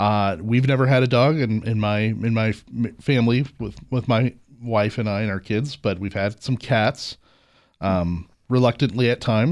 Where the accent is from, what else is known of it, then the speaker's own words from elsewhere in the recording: Midwest, United States; Hey, I'm from the Midwest, and that fish fry is...